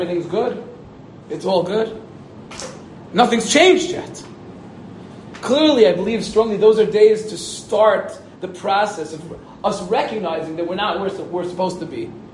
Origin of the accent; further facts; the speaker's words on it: United States; But ultimately, it shouldn't be just because I grew up in America, that's where I should live.